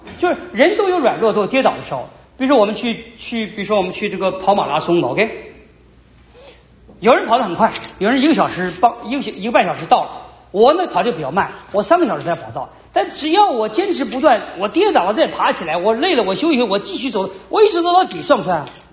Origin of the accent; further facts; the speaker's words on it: Dalian, Liaoning, China; 哎我是大连人，我们大连是靠海边